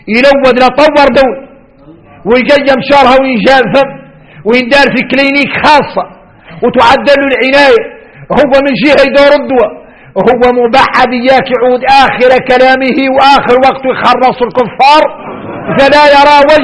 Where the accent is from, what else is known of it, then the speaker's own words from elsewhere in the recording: Mauritania; واحنا موريتانيين